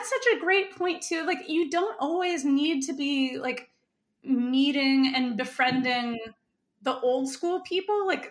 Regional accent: the South, United States; I'm queer and from the South too.

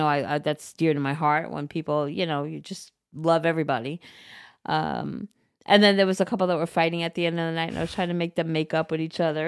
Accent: Long Island, New York, United States; And I'm like, oh, I'm from Long Island. Then I was like, oh, my God, we bonded over Long Island.

